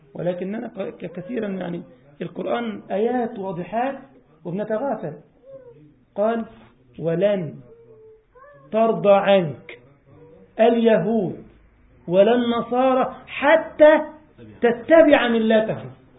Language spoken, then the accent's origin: Arabic; Egypt; كان في طفل عندنا في مصر